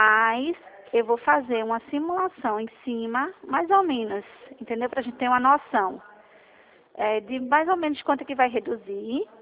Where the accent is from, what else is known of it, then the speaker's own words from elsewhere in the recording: Pernambuco, Brazil; Eu sou de Pernambuco, só que a gente tem o Brasil todo, tá?